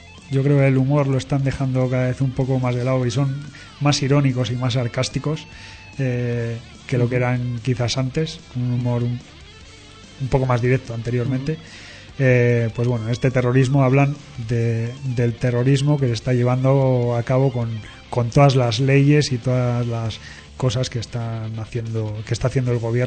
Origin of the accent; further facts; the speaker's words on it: Basque Country, Spain; todos los bilbaínos son vizcaínos, pero no todos los vizcaínos somos de Bilbao.